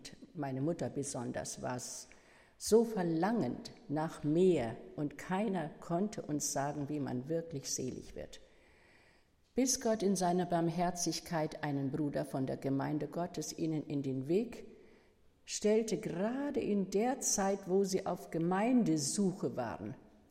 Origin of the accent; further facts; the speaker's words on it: Bavaria, Germany; Übrigens, wir kommen aus Mittelfranken, ja, da unten bei Nürnberg. Da haben wir gewohnt nach dem Krieg. Und es war kein Geld, wir waren arme Leute.